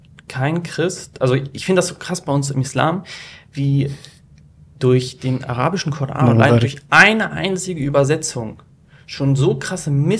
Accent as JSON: {"language": "German", "town": "Hanover", "region": "Lower Saxony", "country": "Germany", "said": "ich komme aus Hannover"}